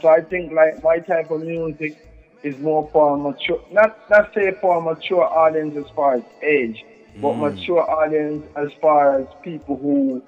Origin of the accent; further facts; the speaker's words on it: Jamaica; now in United States; Yeah, when I was growing up in Jamaica, I used to play soccer.